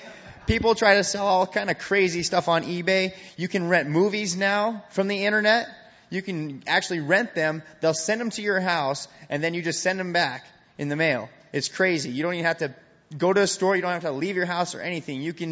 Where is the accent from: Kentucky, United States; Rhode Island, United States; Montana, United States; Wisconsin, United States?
Montana, United States; Missoula; I am from Missoula, Montana. You guys probably can't even pronounce that, but that's cool.